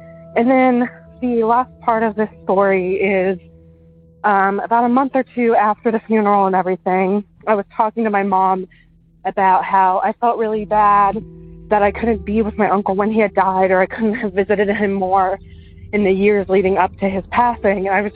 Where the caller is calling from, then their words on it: Maryland, United States; I'm calling from Western Maryland.